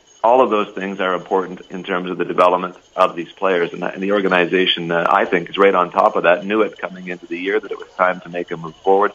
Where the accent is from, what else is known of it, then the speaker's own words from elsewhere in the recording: Castlegar, British Columbia, Canada; We grew up in Castlegar, BC.